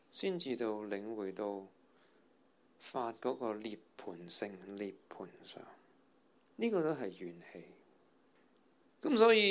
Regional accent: Hong Kong; 我们香港人特别多烦恼，特别多压力

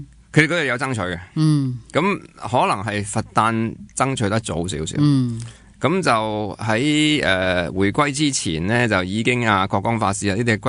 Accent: Hong Kong; 所以最初你话圣诞快乐，我哋香港人都唔知道你做乜嘅

